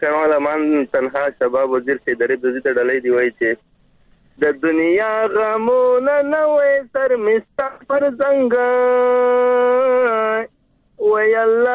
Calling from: Dubai, United Arab Emirates; د دوبۍ څخه درسره ملګری شوم.

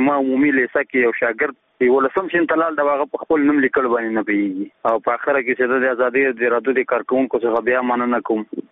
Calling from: Nangarhar, Afghanistan; زه د ننګرهار ولایت دی ساره کې غلجی دی ولسوالۍ څخه دا پیغام درته سپتم

